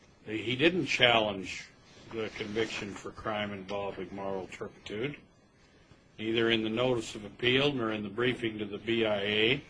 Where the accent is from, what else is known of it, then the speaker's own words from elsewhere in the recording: Idaho, United States; I'm new and I'm from Idaho